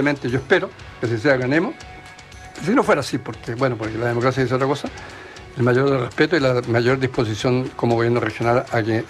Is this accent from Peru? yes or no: no; Chile; Ese es por lo menos mi sueño como chileno.